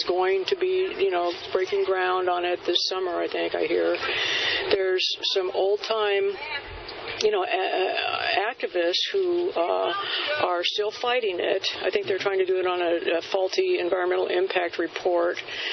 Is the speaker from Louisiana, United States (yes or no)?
no; California, United States; And in my home state of California, it's very...